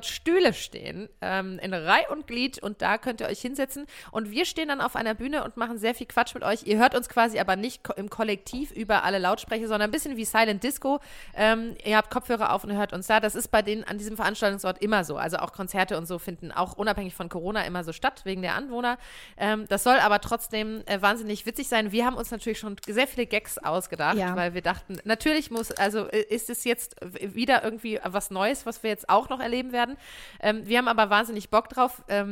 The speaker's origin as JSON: {"language": "German", "town": "Munich", "region": "Bavaria", "country": "Germany", "said": "Egal, ich komme aus München."}